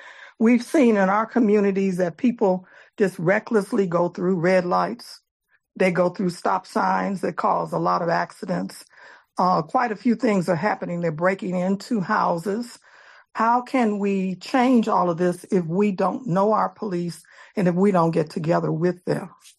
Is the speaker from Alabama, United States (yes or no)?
no; Illinois, United States; I'm from the Grand Crossing area.